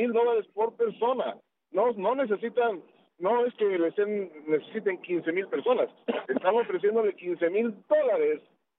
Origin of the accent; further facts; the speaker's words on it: Mexico City, Mexico; Yo soy de la Ciudad de México, pero he visto mucho el sufrimiento de los cubanos allá